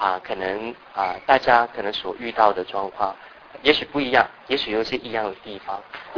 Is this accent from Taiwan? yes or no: no; Hong Kong; Chinese is a second language; 那我的普通话是因为我是从香港来的